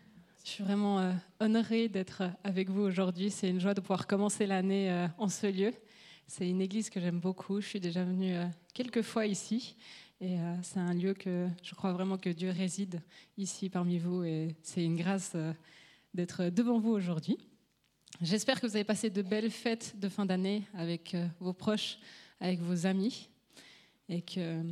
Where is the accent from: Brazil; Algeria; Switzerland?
Switzerland; Vaud; now in Ballaigues, Switzerland; j'ai 29 ans, je suis originaire de la vallée de Joux et j'habite actuellement à Balègue. J'ai osé déménager de la vallée, ouhou.